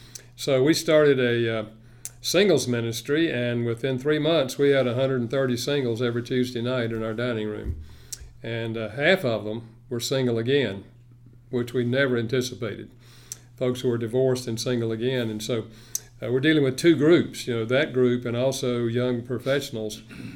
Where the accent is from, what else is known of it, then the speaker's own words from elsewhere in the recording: China Grove, North Carolina, United States; Well, I grew up in China Grove, a few miles south of here.